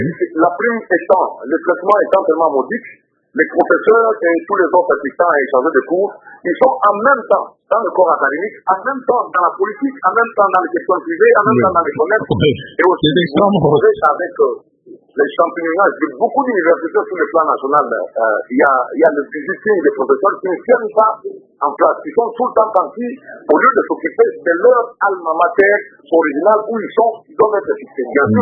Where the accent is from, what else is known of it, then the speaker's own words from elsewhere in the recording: Mbuji-Mayi, Kasaï-Oriental, DR Congo; je suis en vacances à Kinshasa, je suis de Mbujimayi